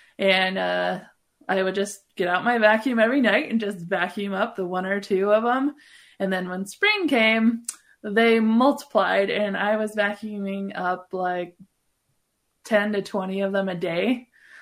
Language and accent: English; Colorado, United States; now in Minnesota, United States; And lastly, I grew up actually in Colorado. So when I came to Minnesota to be a first-time homeowner, it's a lot different. I grew up on a dirt road with a cement driveway